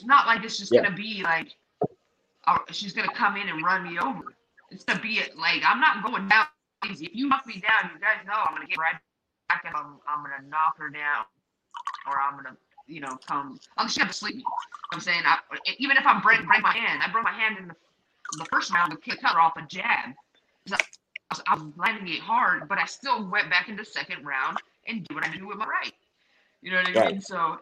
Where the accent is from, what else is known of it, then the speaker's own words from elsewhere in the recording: San Jose, California, United States; I'm from the other side. I'm from San Jose, California, the Bay Area. So I'm like East Coast, West Coast.